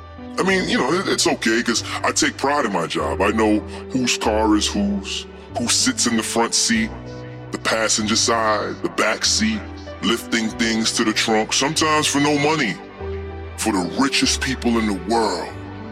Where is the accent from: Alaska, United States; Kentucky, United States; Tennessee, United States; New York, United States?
New York, United States; Bronx; I just work for this particular industry. I'm from the Bronx.